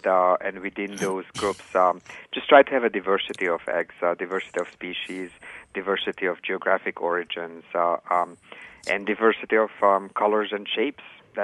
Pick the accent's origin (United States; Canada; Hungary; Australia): Hungary; also born or lived in New Zealand; And I'm from Hungary, so I'm used to having my name, which is of Austrian origin, said in many ways